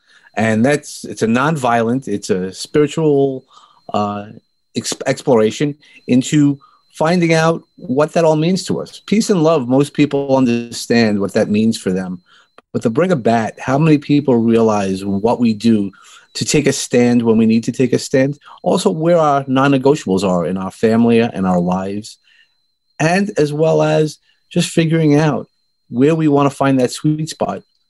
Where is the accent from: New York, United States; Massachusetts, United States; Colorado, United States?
New York, United States; Brooklyn; accent: Brooklyn; Is I just toy around with my little Brooklyn accent.